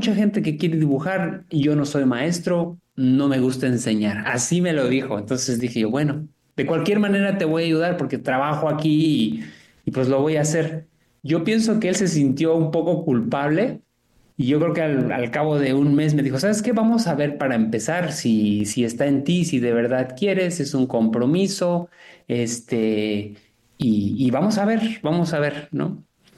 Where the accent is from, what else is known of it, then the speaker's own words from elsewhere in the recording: Baja California Sur, Mexico; also born or lived in Mexico City; yo soy nativo de la Ciudad de México, nací ahí, aunque crecí en su mayor parte en lo que es la Baja California Sur. Estudié arquitectura en la ciudad de Querétaro, pero por azares del destino y esas cosas que te llevan a donde no esperas, acabé en Todos Santos.